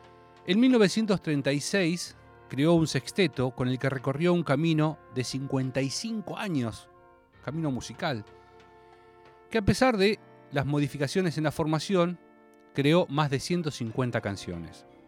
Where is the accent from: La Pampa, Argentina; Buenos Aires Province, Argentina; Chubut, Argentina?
Buenos Aires Province, Argentina; Bahía Blanca; cuando me preguntan de dónde sos y digo de Bahía Blanca